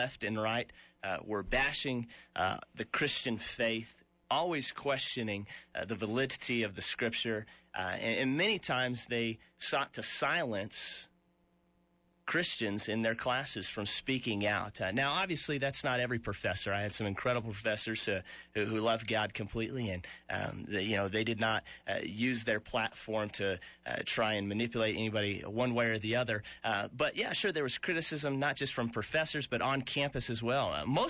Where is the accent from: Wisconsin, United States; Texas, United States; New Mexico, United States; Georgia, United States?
New Mexico, United States; Albuquerque; Sure. Well, I grew up here in Albuquerque, New Mexico.